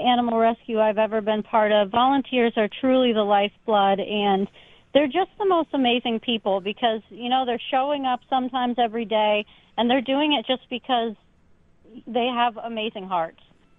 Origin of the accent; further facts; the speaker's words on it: Buffalo, New York, United States; my dad is from Buffalo and I grew up in Buffalo. So the Buffalo community is just really special.